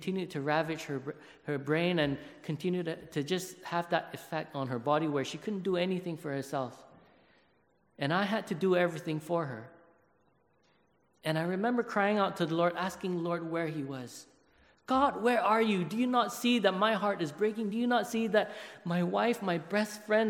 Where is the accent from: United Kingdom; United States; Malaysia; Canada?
Malaysia; in my country, growing up in Malaysia, I knew about persecution, but it was something that never hit home.